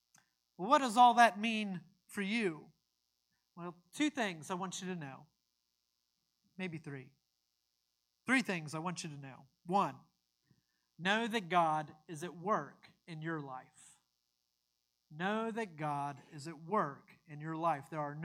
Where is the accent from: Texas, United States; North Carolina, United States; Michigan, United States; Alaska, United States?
North Carolina, United States; I'm from North Carolina.